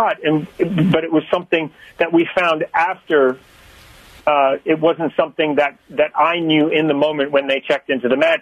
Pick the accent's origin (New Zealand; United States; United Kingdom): New Zealand; Christchurch, Canterbury; my hometown in New Zealand of Christchurch